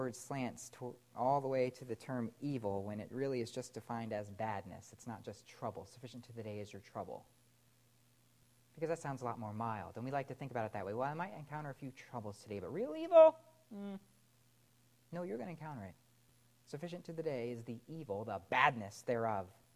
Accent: Florida, United States; I grew up in Florida, right?

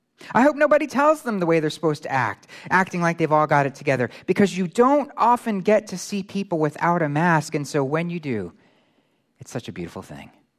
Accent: Florida, United States; So I'm from Florida. Florida, you know, you just know everybody.

